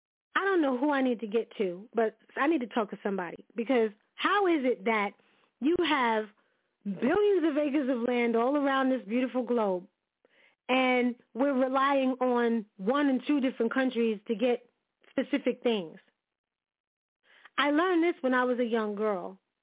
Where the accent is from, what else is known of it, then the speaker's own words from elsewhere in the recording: New York, United States; yeah, I was born and raised in New York, love New York, it's wonderful.